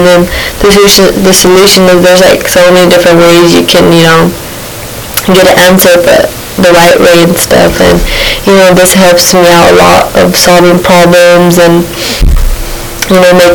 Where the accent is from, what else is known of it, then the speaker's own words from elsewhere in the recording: Livingston, California, United States; also born or lived in Merced, California; But, I was born in Merced, California, which is in Northern California. And I lived in Northern California my whole life.